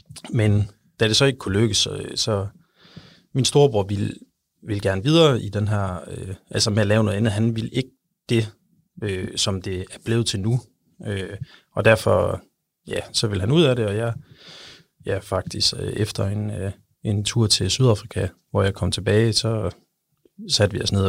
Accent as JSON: {"language": "Danish", "town": "Aalborg", "region": "North Denmark Region", "country": "Denmark", "lives_now": "Copenhagen, Denmark", "said": "hvor jeg havde en lille tømmervirksomhed i Aalborg, hvor jeg er fra"}